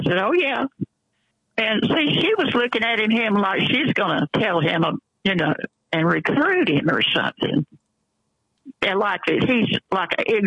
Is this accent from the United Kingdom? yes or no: no; the South, United States; I'm a Southerner. And I said, you can't tell me anything about Southern history.